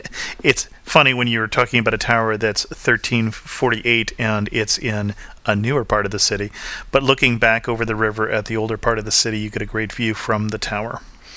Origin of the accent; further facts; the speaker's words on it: United States; And when they heard that I was from the United States, they played